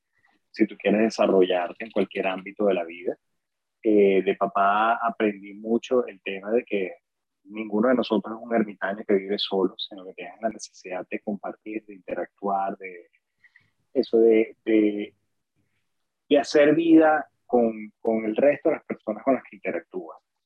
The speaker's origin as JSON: {"language": "Spanish", "town": "Caracas", "region": "Capital District", "country": "Venezuela", "tie": "born there", "said": "yo nací aquí en Caracas"}